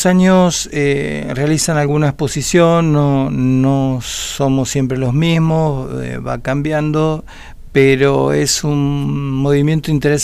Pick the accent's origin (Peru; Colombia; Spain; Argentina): Argentina; Buenos Aires; born there; moved away as an adult; now in Patagonia, Argentina; yo nací en Buenos Aires y con 22 años me fui a vivir a Patagonia.